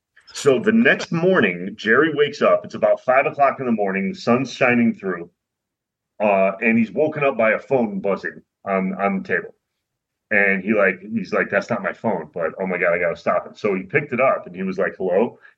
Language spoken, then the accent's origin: English; Ireland; I'm like, yeah, I'm Irish.